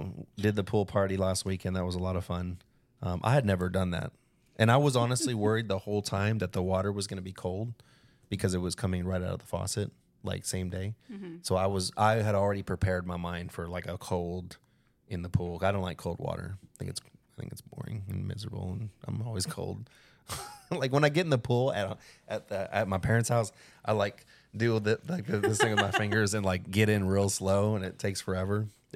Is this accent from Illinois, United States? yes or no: yes; Chicago, Illinois, United States; also born or lived in Austin, United States; I'm a Texas native myself. I was born in Austin, but I grew up in Chicago.